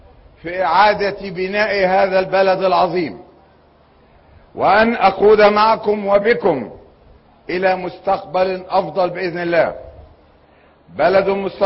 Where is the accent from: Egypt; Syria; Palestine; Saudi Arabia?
Egypt; نحن كمصريين